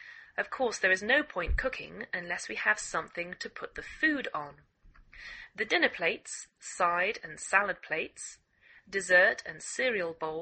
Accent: England, United Kingdom; now in United States

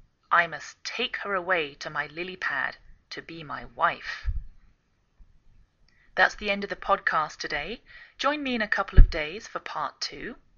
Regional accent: England, United Kingdom; now in United States

